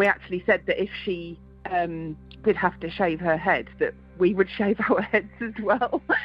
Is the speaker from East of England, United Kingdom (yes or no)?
yes; Hemel Hempstead, East of England, United Kingdom; Hemel Hempstead.